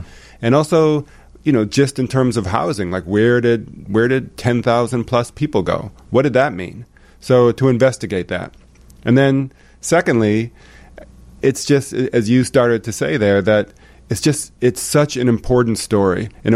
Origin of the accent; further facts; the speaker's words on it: Chicago, Illinois, United States; And I'm a Chicagoan.